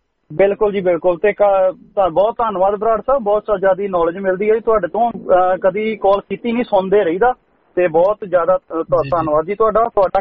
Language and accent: Punjabi; Patti, Punjab, India; ਆੜਾ ਮੇਰਾ ਵੀ ਪੱਟੀ ਏਰੀਆ ਵਾ, ਮੇਰੇ ਇਲਾਕੇ ਦੀ ਗੱਲ ਹੋਈ